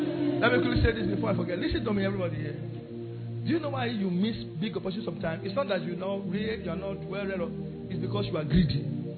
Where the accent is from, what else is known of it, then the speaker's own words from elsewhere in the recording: Lagos, Nigeria; I'm from Lagos to Holland. I was crying in the plane.